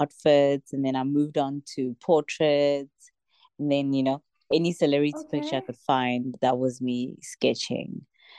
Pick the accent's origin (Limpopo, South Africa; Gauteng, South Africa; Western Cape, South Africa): Gauteng, South Africa; Pretoria; now in Pietermaritzburg, South Africa; Sorry, I just had to say it very vendor. I am from Pretoria, South Africa, and I'm currently based in Pietermaritzburg in KwaZulu-Natal.